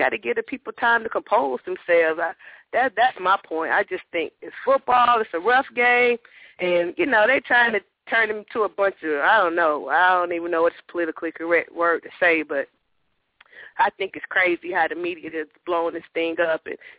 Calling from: Atlanta, Georgia, United States; Hey, Frank … I'm calling from Atlanta.

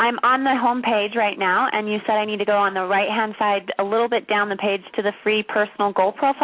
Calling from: Colorado, United States

